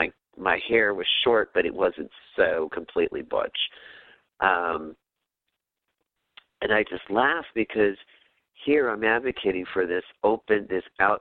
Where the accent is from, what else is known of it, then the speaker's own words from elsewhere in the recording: New Jersey, United States; I grew up in New Jersey, which is why I went to Rutgers.